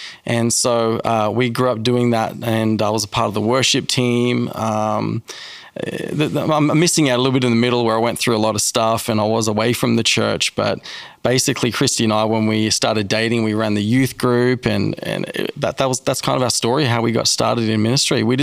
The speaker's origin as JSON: {"language": "English", "country": "Australia", "tie": "born or raised there", "accent": "Australian", "moved": "yes", "lives_now": "United States", "said": "Grew up in Australia. And we came to the US in 2009 and I fell in love with America."}